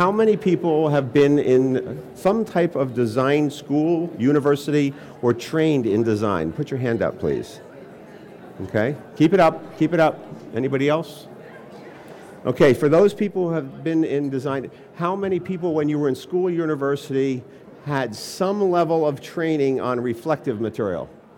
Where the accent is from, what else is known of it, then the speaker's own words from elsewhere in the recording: United States; first language English; I am an American. I speak in English, my native tongue